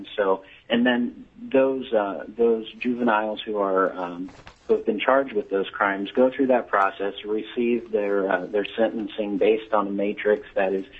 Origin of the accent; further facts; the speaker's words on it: Ketchikan, Alaska, United States; I'm from Ketchikan, Alaska